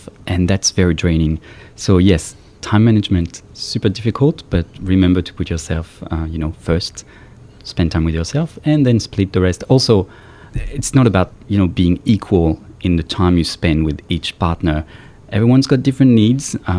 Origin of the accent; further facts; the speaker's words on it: France; I'm from France, so we went to France last summer